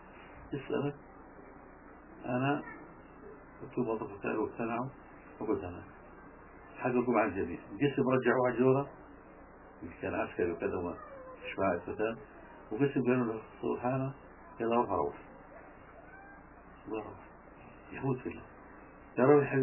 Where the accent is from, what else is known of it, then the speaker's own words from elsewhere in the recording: Gaza, Palestine; now in Jordan; لما جينا احنا من غزة